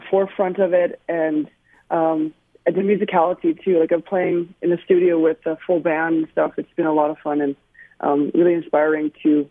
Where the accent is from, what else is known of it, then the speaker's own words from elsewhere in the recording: Fort McMurray, Alberta, Canada; also born or lived in Saskatchewan; I was born in Saskatchewan, actually, but grew up mostly around Alberta, mostly in Fort McMurray.